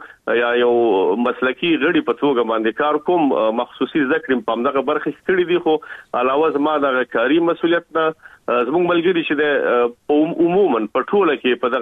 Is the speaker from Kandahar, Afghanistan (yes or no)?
no; Kabul, Afghanistan; moved away as an adult; افغانستان کې خو په کابل کې مونږ اوسېدلو، او هلته زما اوبر دومره نه و. تقریبا په یو ویشکلنۍ کې زه د افغانستان نه راوتلی یم،